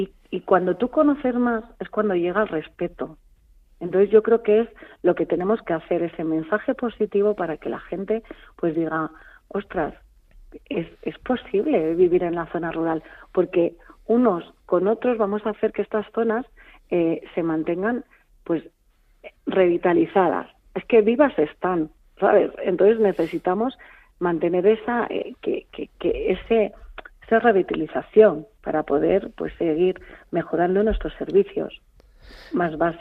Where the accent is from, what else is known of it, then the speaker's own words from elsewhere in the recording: Madarcos, Community of Madrid, Spain; yo quiero envejecer aquí en mi pueblo, ¿no? Y si mis hijas, con las que he criado, que ha sido lo mejor que podía hacer, criarlas en un pueblecito como Madarcos